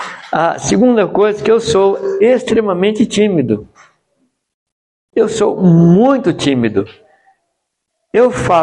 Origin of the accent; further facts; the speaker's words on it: Minas Gerais, Brazil; E o terceiro grande defeito, eu sou mineiro.